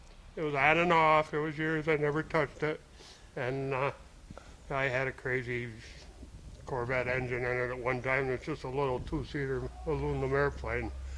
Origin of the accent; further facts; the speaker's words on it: New York, United States; I'm 20 miles south of Syracuse, New York.